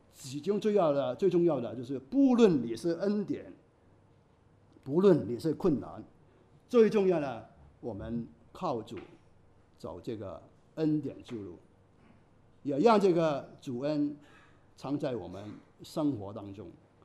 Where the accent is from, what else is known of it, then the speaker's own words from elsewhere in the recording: Hong Kong; 那也是影响我们香港人的财富